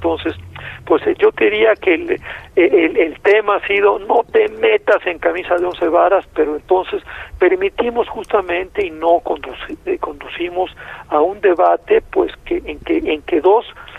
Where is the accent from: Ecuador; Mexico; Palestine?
Palestine; como saben que soy de Palestina, porque me proyecto Palestina